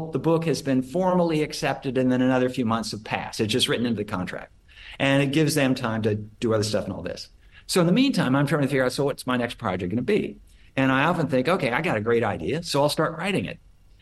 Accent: Oregon, United States; And then because I'm from Oregon, grew up in Oregon

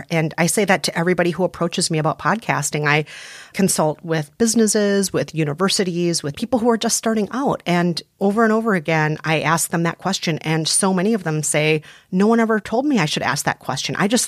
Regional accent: Midwest, United States; I'm Asian and I'm from the Midwest.

